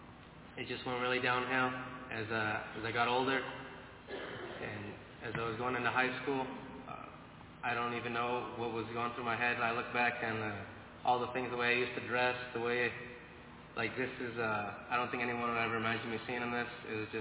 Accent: California, United States; I'm 16 from California.

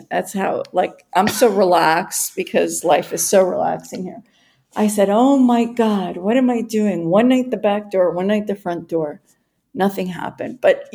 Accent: California, United States; now in Phoenix, United States; I'm a baby because I came from California.

